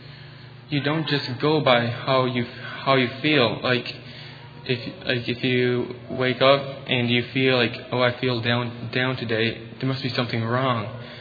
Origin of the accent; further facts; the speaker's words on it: Southside, Oklahoma, United States; I'm from Southside, Oklahoma.